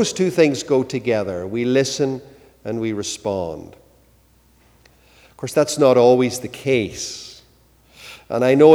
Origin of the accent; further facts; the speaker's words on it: Ireland; moved away as an adult; also born or lived in Ontario; I grew up in Ireland, and I lived in the north of Ireland. I was a curate in a parish in Dublin, and then moved to Ontario